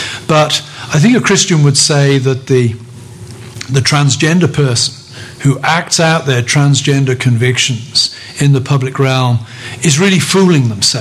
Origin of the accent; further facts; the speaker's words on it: England, United Kingdom; I grew up in England. The idea of reserve, of not expressing one's emotions in public, was very, very important to the kind of upbringing I had.